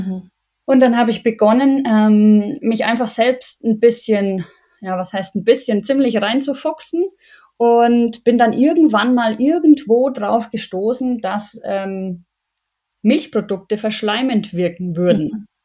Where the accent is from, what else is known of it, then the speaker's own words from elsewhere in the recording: Bavaria, Germany; now in Munich, Germany; Ich komme tatsächlich aus Unterfranken im Landkreis Schweinfurt und bin dann durch meinen Beruf, also du hast ja schon gesagt, ich bin Polizistin und bin dann nach meinem Studium nach München gekommen und bin dort auch bis heute geblieben. Also ich arbeite nach wie vor in München